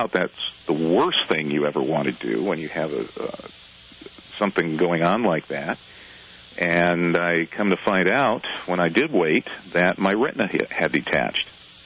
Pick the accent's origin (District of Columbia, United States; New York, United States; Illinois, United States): Illinois, United States; Chicago; Even though I'm from Chicago, yeah.